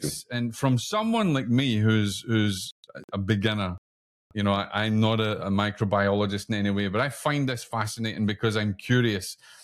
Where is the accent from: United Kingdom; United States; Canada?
United Kingdom; Scotland; And as a Scotsman, I've learned to say Legionella pneumophila instead of Legionella pneumophila, which is what I would say in Scottish.